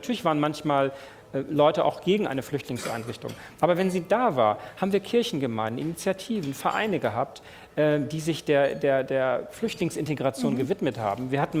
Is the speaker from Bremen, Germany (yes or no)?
yes; Bremen, Germany; born or raised there